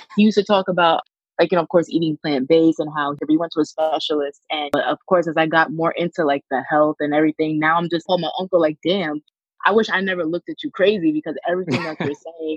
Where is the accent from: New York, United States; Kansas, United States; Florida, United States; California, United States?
New York, United States; Valley Stream; I am from Valley Stream, New York. My mom is Haitian and my dad's Jamaican